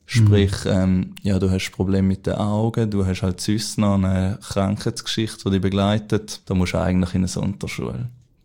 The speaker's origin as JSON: {"language": "German", "town": "Mühlen", "region": "St. Gallen", "country": "Switzerland", "said": "ich komme aus Mühlen, das ist so ein kleines Dorf zwischen St. Gallen und am Bodensee."}